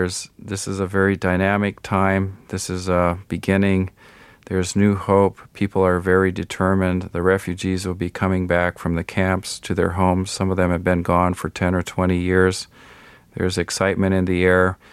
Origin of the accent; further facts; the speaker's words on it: Kilimanjaro, Tanzania; Yeah, I climbed it when I was age 11.